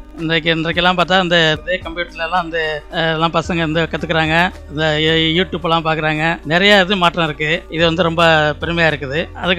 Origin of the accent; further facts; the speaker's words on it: Manjan Vidudhi, Tamil Nadu, India; born there; எனது பிறப்பை பற்றி கூற வேண்டும் என்றால், நான் கடந்த 1969 புதுக்கோட்டை மாவட்டம் ஆலங்குடி வட்டம் மாஞ்சன் விடுதி என்ற கிராமத்தில் … தம்பதியினருக்கு முதல் மகனாக பிறந்தேன்.